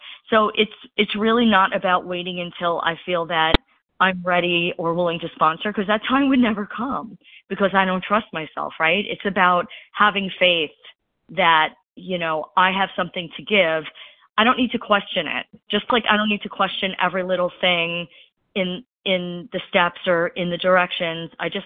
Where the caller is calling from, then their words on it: New York City, New York, United States; in New York City.